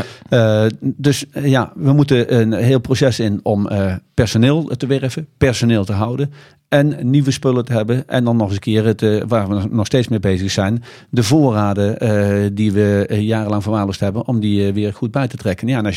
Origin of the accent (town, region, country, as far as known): Netherlands